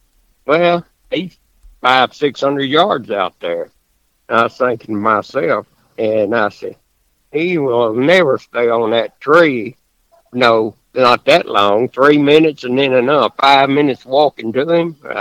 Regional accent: Arkansas, United States; I'm originally from Arkansas. I was born and raised there.

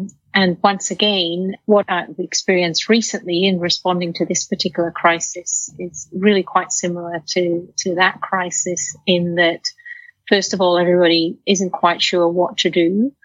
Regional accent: Wales, United Kingdom; I grew up in Wales in a working class family

